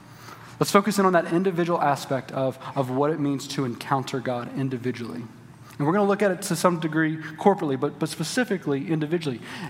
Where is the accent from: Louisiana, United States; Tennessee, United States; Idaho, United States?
Louisiana, United States; growing up in South Louisiana, like, we didn't have sunrises like this. Like growing up in South Louisiana, we had heat and humidity.